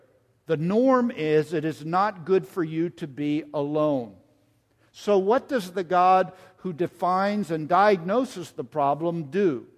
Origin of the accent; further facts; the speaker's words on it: Northeast, United States; Everybody, I grew up in the Northeast.